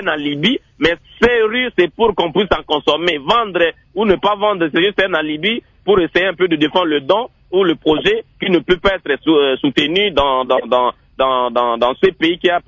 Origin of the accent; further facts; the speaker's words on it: Mbandaka, Équateur, DR Congo; Je vous assure que si vous venez chez moi en Bandaka, vous allez trouver des rizières ici.